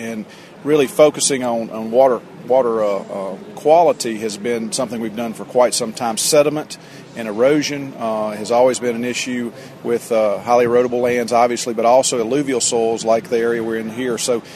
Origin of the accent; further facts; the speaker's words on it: Mississippi, United States; Well, I'm from Mississippi and from here in the Mississippi Delta region